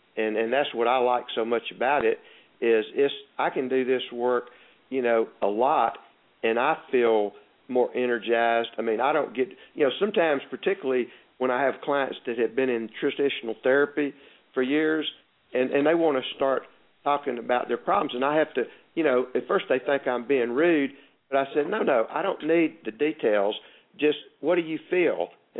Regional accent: the South, United States; accent: Southern; for $20, people can see me on video for 20 minutes, listen to my Southern accent, and maybe get a little healing.

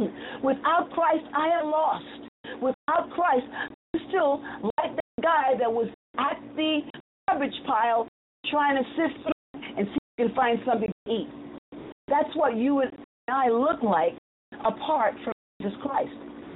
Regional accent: United States; and I was born in America, I'm an American, naturally born here.

